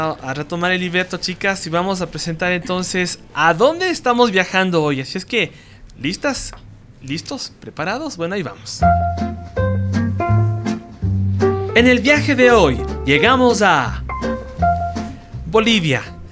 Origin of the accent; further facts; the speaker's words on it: Cuenca, Azuay, Ecuador; now in Quito, Ecuador; de Nerica y les acompaño desde la ciudad de Quito. Yo soy cuencano del sur del Ecuador.